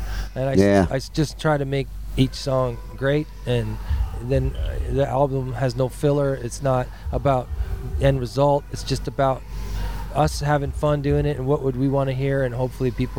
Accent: Hamilton, Ontario, Canada; I'm from Hamilton, which is a steel town. So a lot of music, hot rods, you know, bar fights, blue collar, right?

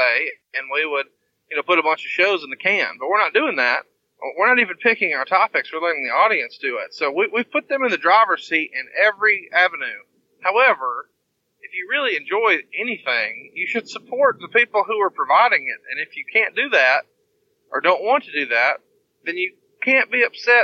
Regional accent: the South, United States; Just because I'm from the South, and I'm sure that if you live in another part of the country, then I talk funny.

